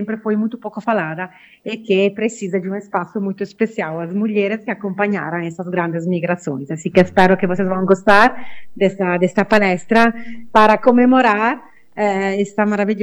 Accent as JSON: {"language": "Portuguese", "country": "Italy", "second_language": "Portuguese", "lives_now": "Brazil", "said": "uma pesquisadora italiana, então com outro ponto de vista, né, de contar as pessoas que saíram da minha terra e que chegaram até aqui"}